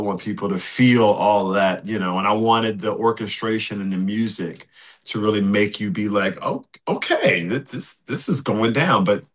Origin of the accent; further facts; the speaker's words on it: Deep South, United States; I grew up in the historically black college tradition. I'm from the Deep South. My dad went to Alabama State.